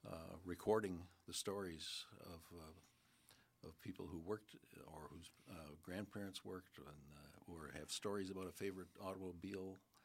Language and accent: English; Marinette, Wisconsin, United States; I'm from Marinette, Menominee originally.